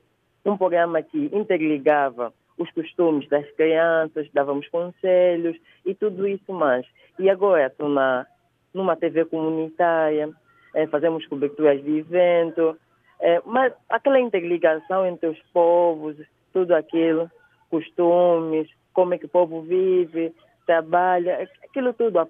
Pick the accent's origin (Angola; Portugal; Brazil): Angola; como angolano